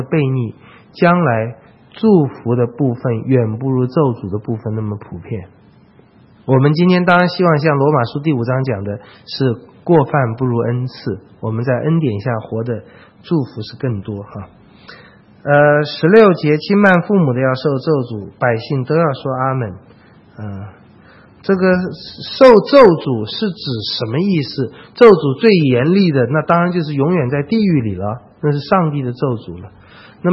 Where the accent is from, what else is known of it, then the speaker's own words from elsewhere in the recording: China; 会不会说我们中国人都把地界挪到？